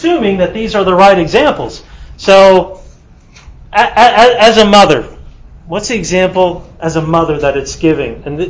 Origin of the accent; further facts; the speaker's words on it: Texas, United States; growing up in West Texas, being around the real men's men